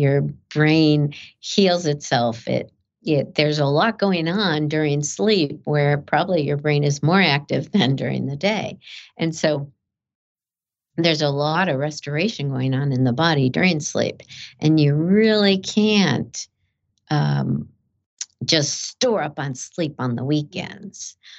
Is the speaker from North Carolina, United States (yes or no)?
no; Chicago, Illinois, United States; And growing up in Chicago, I did my undergraduate work at Rush University in Chicago.